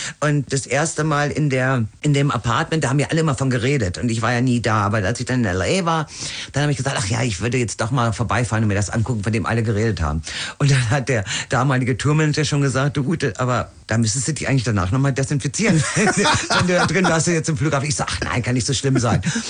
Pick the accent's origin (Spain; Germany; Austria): Germany; Ich als Deutsche